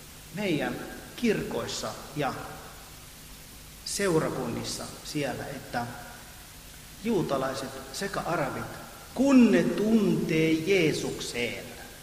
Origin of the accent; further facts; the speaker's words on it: Israel; moved away as an adult; now in Finland; Minun rakas maani, joka mä oon siellä syntynyt, kasvanut ja tulin kyllä Suomeen siihen suomalaisten rakkauteen perään väliaikaisesti. Ja nyt tupsahtanut 25 vuotta ja on vielä väliaikaisesti.